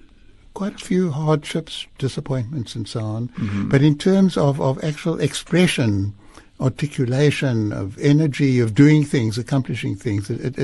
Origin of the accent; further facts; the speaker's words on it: Cape Town, Western Cape, South Africa; I grew up in Cape Town, I went to school in Cape Town, went to high school in Cape Town, I went to university in Cape Town, and I went to jail in Cape Town.